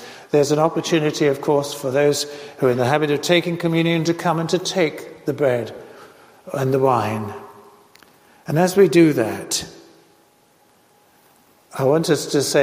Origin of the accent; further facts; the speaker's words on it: London, United Kingdom; I was brought up in London, in the outskirts of London